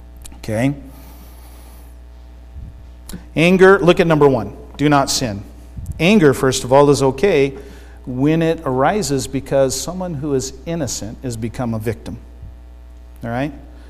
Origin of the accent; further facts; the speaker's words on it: Arizona, United States; I'm from Arizona.